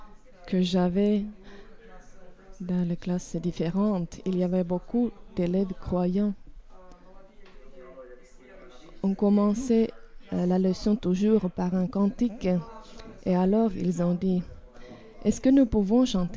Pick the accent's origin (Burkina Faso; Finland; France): Finland; Eastern Finland; French is a second language; Je viens de la Finlande de l'Est où il n'y a pas de chrétienté vivante.